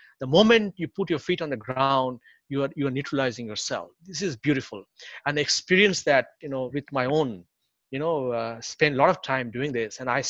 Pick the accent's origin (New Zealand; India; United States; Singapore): India; Like, I come from India originally.